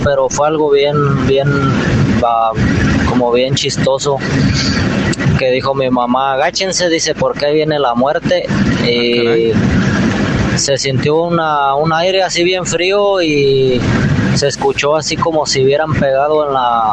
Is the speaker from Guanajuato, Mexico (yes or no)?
yes; Acámbaro, Guanajuato, Mexico; Yo soy de Acámbaro, Guanajuato.